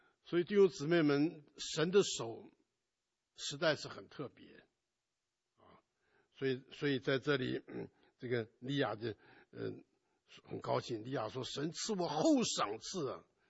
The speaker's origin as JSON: {"language": "Chinese", "country": "China", "said": "但是我们中国人呢，就把他讲得很伟大，是我们历史上面的伟人"}